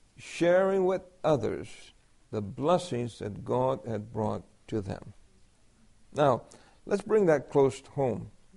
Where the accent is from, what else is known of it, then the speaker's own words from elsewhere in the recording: El Fanguito, Puerto Rico; born there; I said, I was born in Puerto Rico. And he said, where? And I said, El Fanguito.